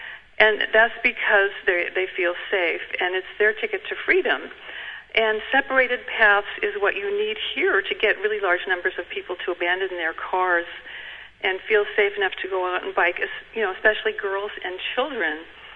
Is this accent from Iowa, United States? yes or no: no; Santa Monica, California, United States; I'm from Santa Monica, and I've been an active Expo supporter since 1990.